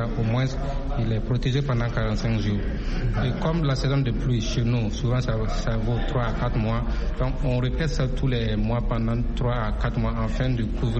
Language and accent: French; Burkina Faso